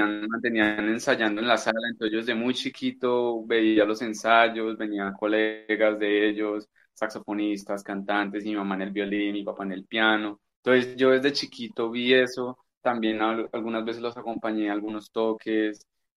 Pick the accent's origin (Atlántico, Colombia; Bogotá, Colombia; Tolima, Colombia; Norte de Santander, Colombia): Tolima, Colombia; Ibagué; yo nací orgullosamente aquí en Ibagué, ibaguereño de cepa, de padres músicos, músicos clásicos.